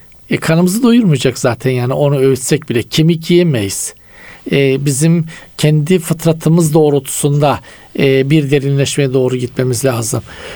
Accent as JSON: {"language": "Turkish", "region": "Black Sea Region", "country": "Turkey", "tie": "born or raised there", "said": "Şimdi bizim Karadeniz'de büyükler küçüklerle muhatap olmaz."}